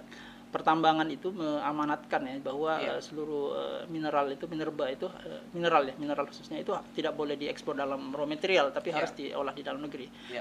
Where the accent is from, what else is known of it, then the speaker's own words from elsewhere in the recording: Pomalaa, Southeast Sulawesi, Indonesia; Dan juga ada di Pomala, di kampung saya kemudian.